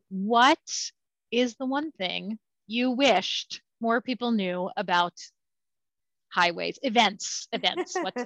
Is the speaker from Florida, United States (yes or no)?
no; Baltimore, Maryland, United States; now in Massachusetts, United States; I'm not from here. I grew up in Baltimore, Maryland